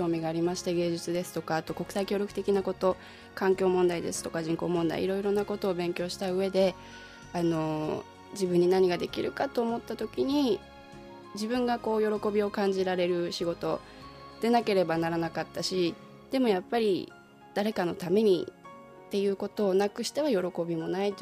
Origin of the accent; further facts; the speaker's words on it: Fukushima, Japan; 大自然の中で生まれ育ちまして、その日本列島でもちょうど福島のあたりっていうのは北の植物、南の植物、高山植物が一番豊かと言われているエリアだったので